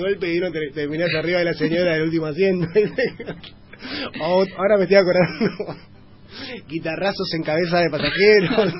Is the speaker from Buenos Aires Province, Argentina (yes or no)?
yes; Wilde, Buenos Aires Province, Argentina; tal vez en una radio de mi pueblo, como me gusta decirle a mí, en Wilde